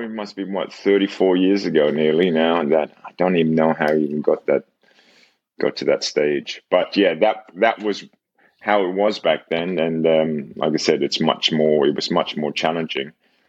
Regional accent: Darwin, Northern Territory, Australia; I was born and raised in Darwin, Northern Territory. And my father was English

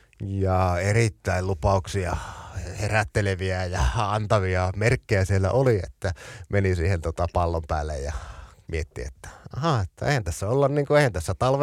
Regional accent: Oulu, North Ostrobothnia, Finland; niin pohjoisin kenttä, rakas kotiseutuni.

